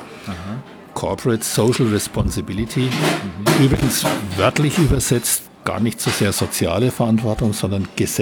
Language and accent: German; Bavaria, Germany; Da bin ich sicher als Mittelfranke überfragt.